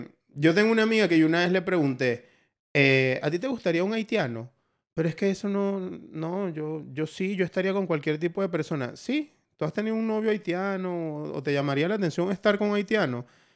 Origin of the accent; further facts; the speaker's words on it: Venezuela; el venezolano, marico, ¿cuál es el venezolano que más cae mal entre nosotros?